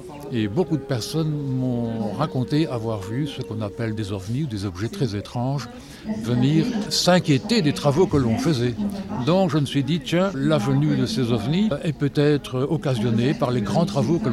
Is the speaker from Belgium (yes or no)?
yes; Belgium; je suis belge.